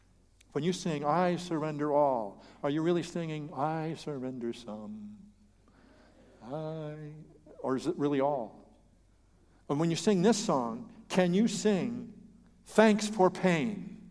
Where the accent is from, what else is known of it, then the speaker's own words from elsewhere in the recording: Fresno, California, United States; See, there's quite a few hymns that I grew up singing in the Swedish Covenant Church in Fresno, California. Yeah, you didn't know I was Swedish.